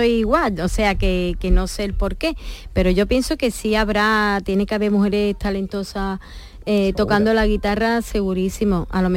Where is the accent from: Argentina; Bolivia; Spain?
Spain; Huelva, Andalusia; Empecé primero por los de mi tierra, de Huelva.